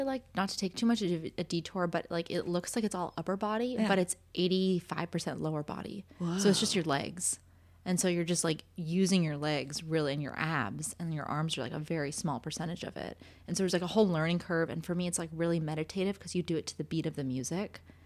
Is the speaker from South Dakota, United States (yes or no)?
no; Los Angeles, California, United States; I was an L.A. fan, I would be a Lakers fan. Because, well, one, it's my hometown